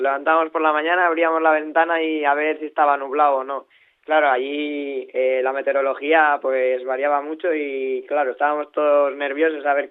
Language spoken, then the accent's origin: Spanish; Spain; Sí, estos años ya nos estamos juntando muchos españoles